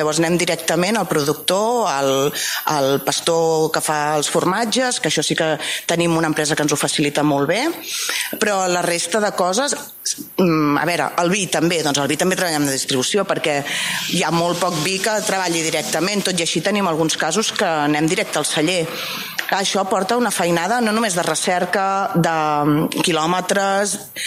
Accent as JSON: {"language": "Catalan", "town": "Barcelona", "region": "Catalonia", "country": "Spain", "tie": "born or raised there", "lives_now": "Sabadell, Spain", "said": "jo sóc filla de la Vila de Gràcia, i vaig venir a viure a Sabadell perquè el meu marit és de Sabadell."}